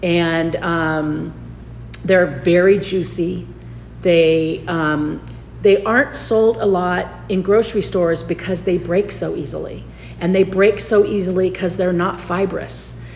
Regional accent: Long Beach, California, United States; And kumquats are a thing for me because when I was a kid, I grew up in Long Beach, and we had a raised planter on the deck of the pool at one end that had a kumquat tree.

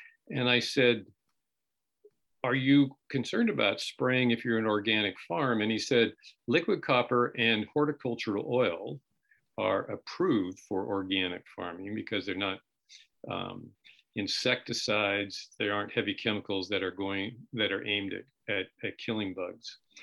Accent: Salinas, California, United States; When I was growing up in Salinas, my mom had two apple trees and a pear tree

